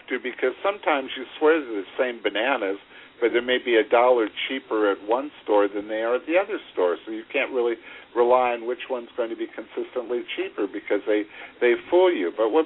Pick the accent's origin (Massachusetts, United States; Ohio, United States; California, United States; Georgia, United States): California, United States; Los Angeles; I grew up here in Los Angeles where you basically have all of this basic, wonderful, fresh fruit growing up.